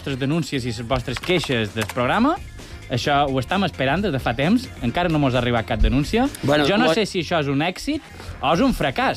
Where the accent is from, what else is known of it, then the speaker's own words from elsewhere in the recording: Palma, Balearic Islands, Spain; sóc un home sa, sóc un llonguet de Palma